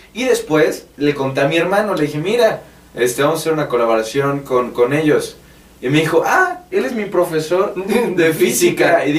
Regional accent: Mexico City, Mexico; Y yo, ah, somos de la Ciudad de México.

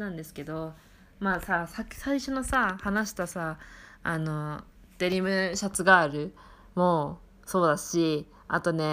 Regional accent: Tohoku, Japan; そもそも私のイントネーションがおかしいんですよ私の地元っていうのがイントネーションがこうずっと平坦な場所の人なんですよね、私って。

